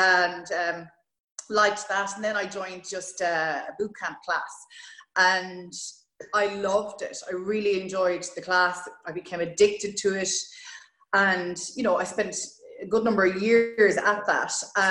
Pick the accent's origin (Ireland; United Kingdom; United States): Ireland; Roscommon, Connacht; now in Galway, Ireland; So I suppose where I'm from, first of all, is Roscommon. A lot of people don't know that. They think I'm from Galway. Yeah. I live in Galway. But I'm a proud Roscommon woman.